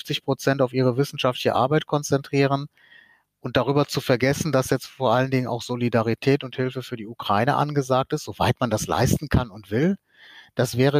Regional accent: Aachen, North Rhine-Westphalia, Germany; luftlinienmäßig näher als meine Heimatstadt Aachen

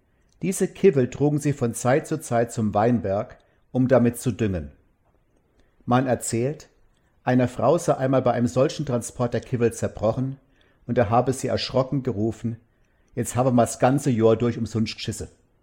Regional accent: Mosbach, Baden-Württemberg, Germany; born or raised there

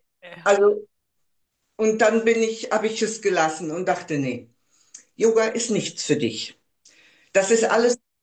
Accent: Bonn, North Rhine-Westphalia, Germany; ich komme aus Bonn, bin 60 Jahre alt

